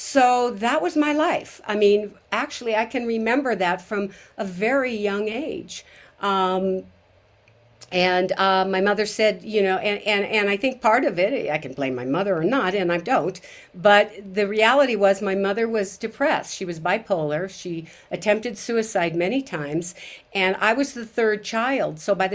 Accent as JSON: {"language": "English", "town": "Bend", "region": "Oregon", "country": "United States", "lives_now": "Guanajuato, Mexico", "said": "So again, I'm from Central Oregon, Bend to be exact, and I live half the year in Guanajuato, Mexico."}